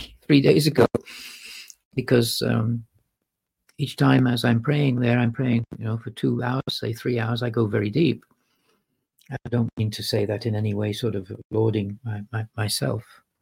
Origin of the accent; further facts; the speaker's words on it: Manchester, North West England, United Kingdom; I'm British. You know, I'm from Manchester.